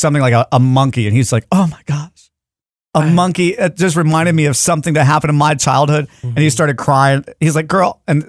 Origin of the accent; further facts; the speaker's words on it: Dallas, Texas, United States; We are from Dallas. We've all grown up in different shady areas of Dallas.